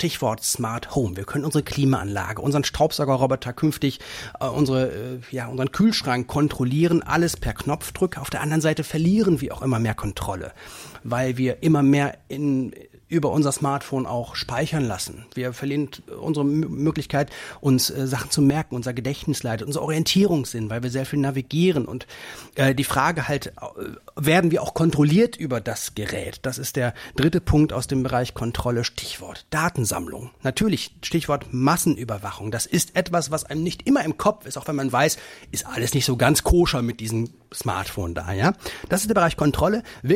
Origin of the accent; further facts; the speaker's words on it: Rheine, North Rhine-Westphalia, Germany; also born or lived in Meppen; Ich bin 40 Jahre alt, komme aus der Region, ich bin in Meppen geboren, in Rheine aufgewachsen und habe nach meinem Abi in Rheine studiert